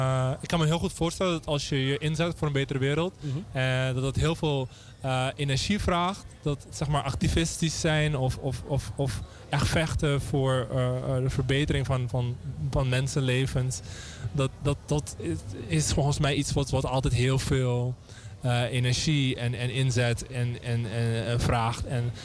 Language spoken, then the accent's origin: Dutch; Suriname; now in Netherlands; Ik ben in Suriname opgegroeid.